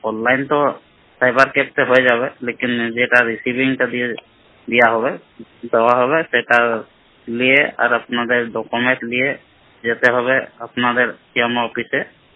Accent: Kumareding, Jharkhand, India; আমার রাজ্য ঝাড়খণ্ড, জেলা সরাইকেলা খরসাওয়া, আমার গ্রাম বাড়ি হচ্ছে কুমারেডিং।

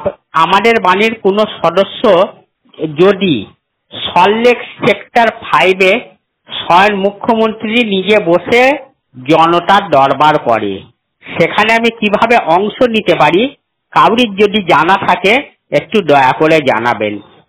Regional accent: Kalna, West Bengal, India; আমার বাড়ি পূর্ব Bardhaman district Kalna sub division.

